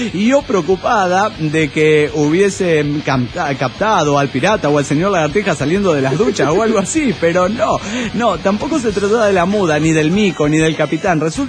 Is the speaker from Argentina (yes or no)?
no; Tecate, Baja California, Mexico; de Tecate, México.